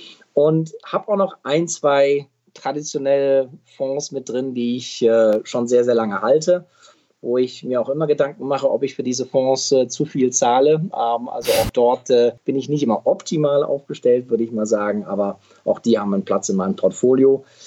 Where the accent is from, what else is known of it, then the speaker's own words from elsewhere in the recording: Midwest, United States; Ich bin in Amerika aufgewachsen. Ich bin dahin gezogen als 10-Jähriger im Mittleren Westen, weil mein Vater ersetzt wurde.